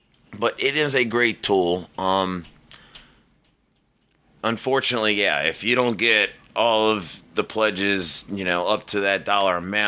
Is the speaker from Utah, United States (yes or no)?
no; Baltimore, Maryland, United States; Sean K. Preston's going to be there, which I know from Baltimore, my hometown.